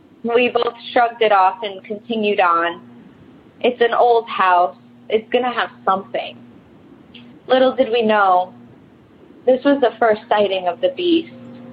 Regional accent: New York, United States; I'm from New York. I used to live in an old farmhouse built in the 1800s.

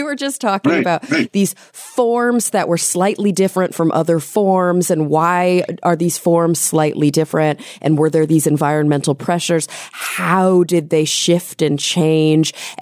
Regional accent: the South, United States; I mean, I grew up in the South, for example.

